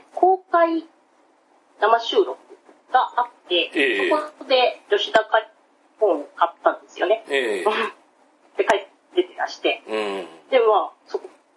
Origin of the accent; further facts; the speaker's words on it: Yamagata, Japan; born there; どうもこんばんは、山形生まれ